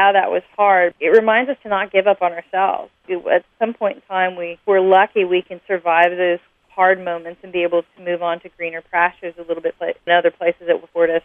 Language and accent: English; Kansas, United States; I mean, I grew up in Kansas. All my friends around me were listening to pop music and top 40 radio, yet I grew up on country music.